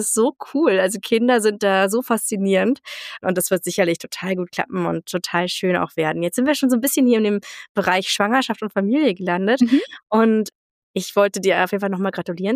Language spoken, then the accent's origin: German; Germany; first language German; Mama und Papa kommen aus Deutschland